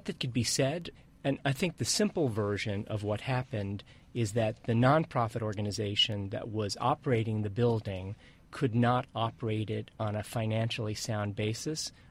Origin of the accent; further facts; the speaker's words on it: Miami, Florida, United States; Well, I grew up here in Miami, and so I went to the Coconut Grove Playhouse as a student and later as an adult.